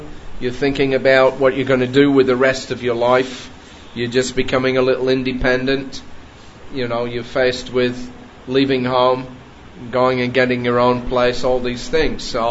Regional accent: England, United Kingdom; moved away as an adult; now in Australia; I was born and brought up in England and I emigrated in 1971 to Australia.

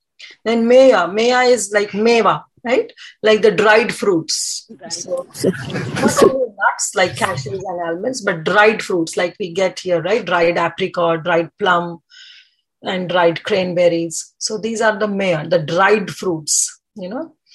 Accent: North India, India; especially in North India. I'm from North, so I know.

